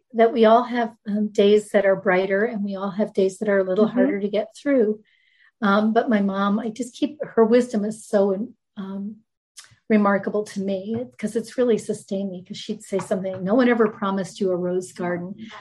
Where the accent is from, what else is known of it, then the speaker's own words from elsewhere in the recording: Maryland, United States; also born or lived in Rhode Island / Michigan / New Jersey / Jamaica; So I was born in Rhode Island. We moved to Michigan, lived several places in Michigan as the phone company moved him then to the Washington, D.C. area. I grew up in Maryland and we moved to Maryland to New Jersey.